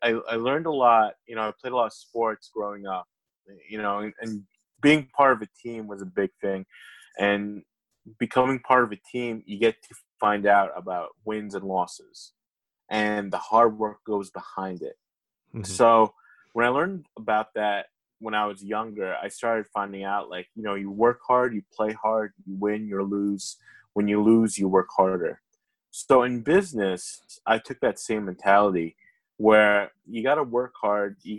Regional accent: Belleville, New Jersey, United States; where I grew up in Belleville in New Jersey, you know, most of my friends and family, I never could count how many on my hand, how many people were like business owners.

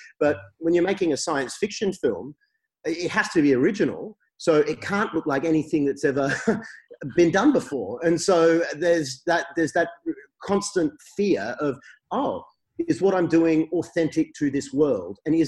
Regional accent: Western Australia, Australia; I grew up in Western Australia in the 80s when Hounds of Love was set.

